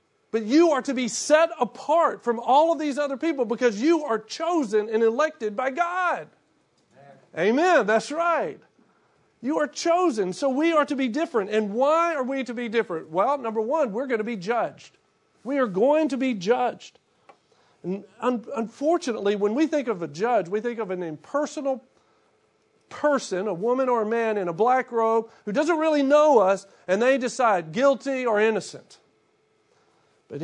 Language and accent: English; Shreveport, Louisiana, United States; You'll remember I was talking to you about growing up in Shreveport